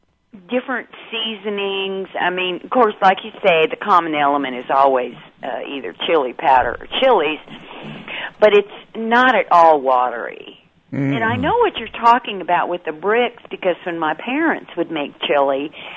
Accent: Texas, United States; now in Illinois, United States; I really appreciate your guest, especially since I'm from Texas.

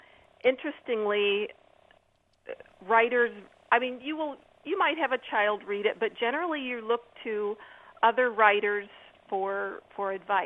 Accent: Indiana, United States; I'm from Indiana, we were driving back home for Thanksgiving.

